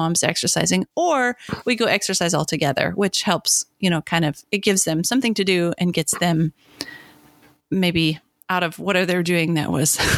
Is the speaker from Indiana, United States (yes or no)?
no; Montana, United States; I grew up in Montana.